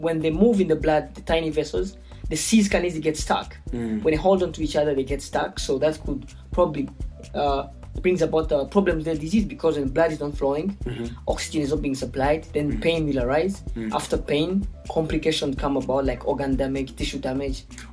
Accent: Uganda; Yeah, so I'm from Uganda. Yeah. I mean, Uganda is in East Africa. That's like next to Kenya and Tanzania, East Africa community.

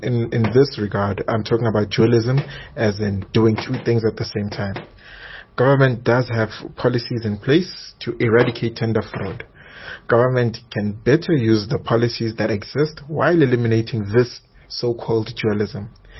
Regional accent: Pretoria, Gauteng, South Africa; I am from Pretoria.

